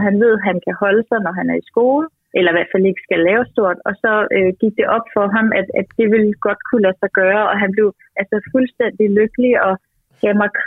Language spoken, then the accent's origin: Danish; Jutland, Denmark; Jeg er fra Jylland, og det er lidt sådan er det bare, og det gør man.